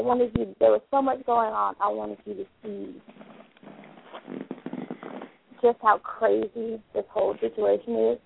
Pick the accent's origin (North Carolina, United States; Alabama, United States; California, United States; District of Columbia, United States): Alabama, United States; Birmingham; Well, of course, I'm from Birmingham.